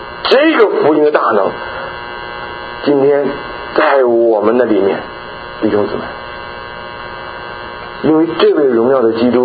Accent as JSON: {"language": "Chinese", "country": "China", "said": "你知道我是从大陆来的"}